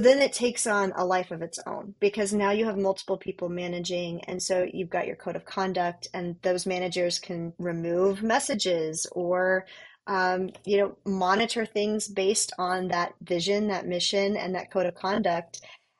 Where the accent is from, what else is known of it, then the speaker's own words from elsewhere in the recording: Florida, United States; I'm from Florida